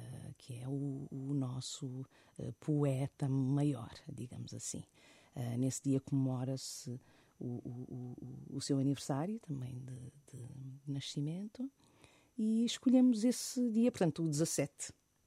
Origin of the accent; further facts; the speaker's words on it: Cape Verde; also born or lived in Bissau, Guinea-Bissau; Vivi em Cabo Verde, a minha infância, cresci em Cabo Verde, entre as ilhas de Santiago e São Vicente.